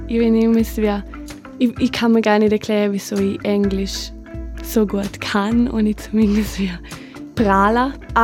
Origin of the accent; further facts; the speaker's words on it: Switzerland; first language Romansh; German is a second language; romanisch, also ja, liegt mir das auch nicht wirklich, auch wenn es meine Muttersprache ist.